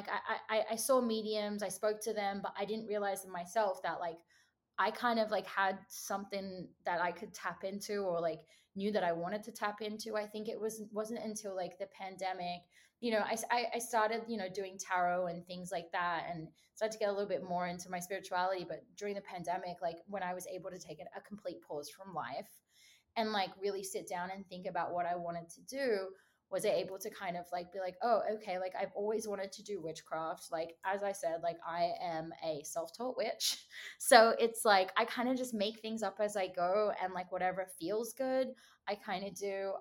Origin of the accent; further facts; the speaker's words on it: Australia; now in Los Angeles, United States; I'm Australian. I started music probably like 10 years ago, and I moved to LA probably 6 years ago.